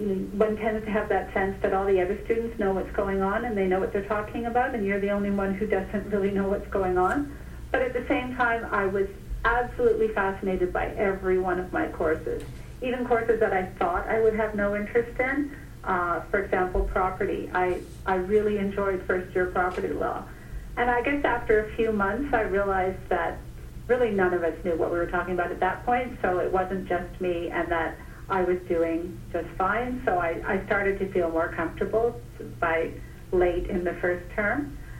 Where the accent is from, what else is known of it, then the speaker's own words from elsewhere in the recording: Dundas, Ontario, Canada; also born or lived in London, England; But I grew up in a town called Dundas, which is just outside of Hamilton in Ontario. My dad taught at McMaster University, so we lived in Dundas.